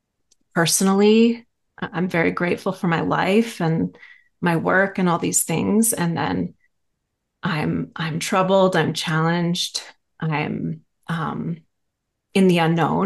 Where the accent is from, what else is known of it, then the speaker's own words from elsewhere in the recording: Maine, United States; I grew up in Maine and then went to Oberlin College